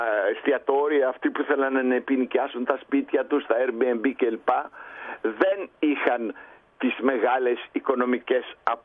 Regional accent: Greece; now in France; εγώ που είμαι Έλληνας και έχω ζήσει τις αρνητικές οικονομικές επιπτώσεις των Ολυμπιακών Αγώνων στην Ελλάδα

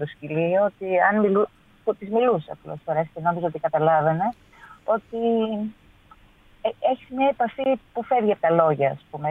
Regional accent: Epirus, Greece; στο χωριό μου που πάω στην Ήπειρο.

